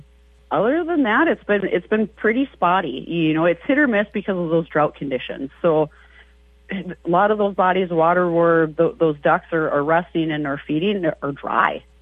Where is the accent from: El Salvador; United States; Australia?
United States; North Dakota; moved away; I'm from North Dakota, so there was a bit of transition for me when I moved here